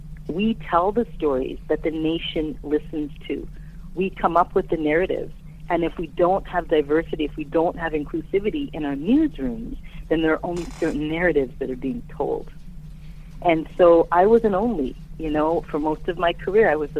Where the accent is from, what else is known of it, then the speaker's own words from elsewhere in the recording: Scarborough, Ontario, Canada; also born or lived in St. Jamestown; I was born in St. Jamestown. I grew up in Scarborough.